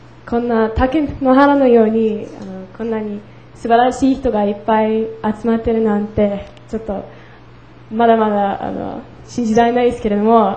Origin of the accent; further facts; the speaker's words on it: Australia; 同志社大学の、オーストラリアから来た同志社大学の交換留学生、